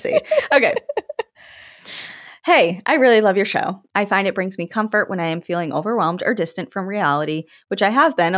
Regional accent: Oregon, United States; I'm from Oregon, which obviously means I know a lot about beavers.

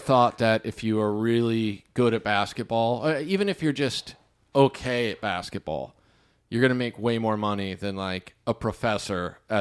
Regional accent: Kansas, United States; Like I said, I grew up in Kansas.

